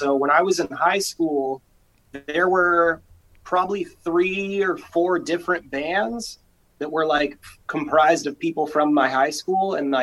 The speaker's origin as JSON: {"language": "English", "region": "California", "country": "United States", "tie": "born or raised there", "said": "it was really awesome growing up in Northern California in the early 2000s, you know, being in high school because there was so much music"}